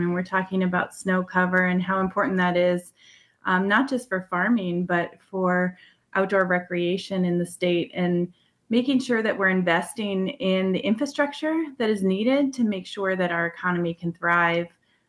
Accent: Iowa, United States; So I grew up in a community of 5,000, one stoplight in the county. I grew up in the Driftless region, but on the Iowa side of the Mississippi.

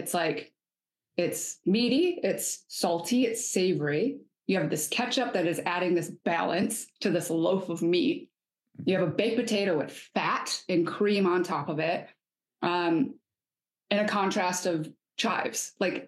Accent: Michigan, United States; born or raised there

